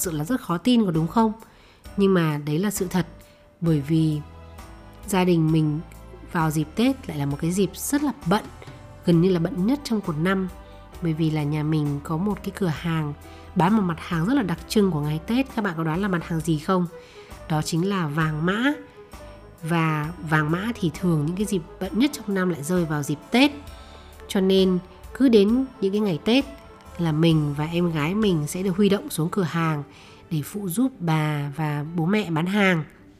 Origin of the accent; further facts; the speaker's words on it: Hanoi, Vietnam; Mình sinh ra và lớn lên ở Hà Nội.